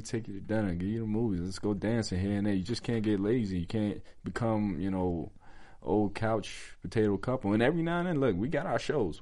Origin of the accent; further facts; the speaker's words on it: New York, United States; also born or lived in New Jersey; I'm from the country. I was raised in New York and Jersey.